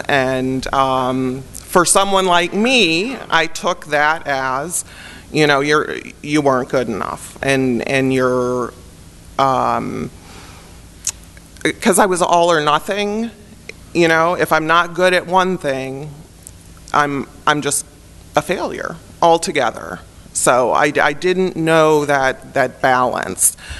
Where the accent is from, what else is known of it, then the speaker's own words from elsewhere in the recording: Buffalo, New York, United States; born there; I was born in Buffalo, New York, so you think it's cold here.